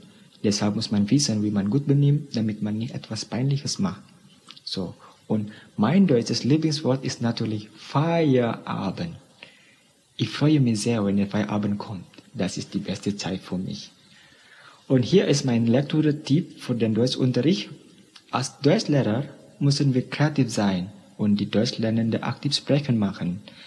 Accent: Indonesia; German is a second language; ich komme aus Indonesien. Ich bin im Jahr 1996 geboren

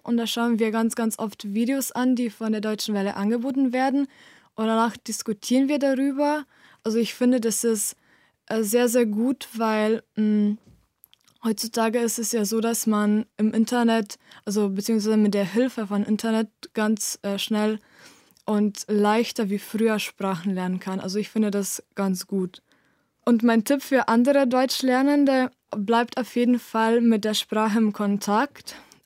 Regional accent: Drava, Slovenia; German is a second language; Ich komme aus Slowenien, aus der Nähe der ältesten slowenischen Stadt, also Ptuj. Ich lerne Deutsch, weil ich als kleines Kind schon ganz viel mit Deutsch in Kontakt war. Ich bin quasi mit Deutsch aufgewachsen.

